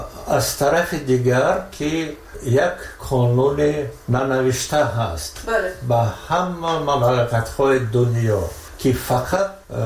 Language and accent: Persian; Tajikistan; moved away; من تاجیکستان را بسیار ناز میبینم که این وطن من، وطن همچون مادر یکتا و هم من راضی از این که من تاجیکم.